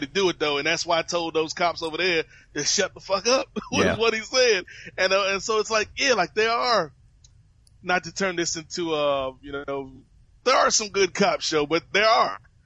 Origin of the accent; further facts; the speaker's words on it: Virginia, United States; Because when I was younger, growing up in Virginia, it was certainly much more of a red state.